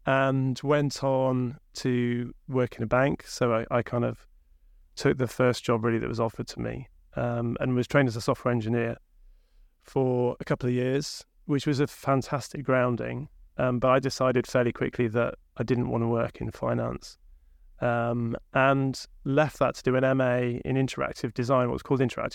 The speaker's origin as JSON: {"language": "English", "town": "Sheffield", "region": "Yorkshire and the Humber", "country": "United Kingdom", "accent": "Sheffield", "said": "Yeah, you can probably hear my broad Sheffield accent."}